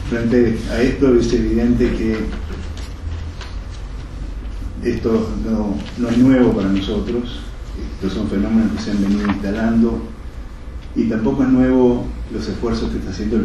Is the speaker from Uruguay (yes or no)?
yes; Uruguay; Yo creo que nosotros como uruguayos no podemos hoy hablar de temas de cambio climático sin ponernos en la presión.